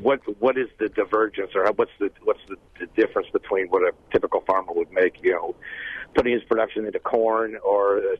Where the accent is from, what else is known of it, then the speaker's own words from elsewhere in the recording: New Hampshire, United States; I'm from New Hampshire and just driving through, so I'm not really familiar with the program.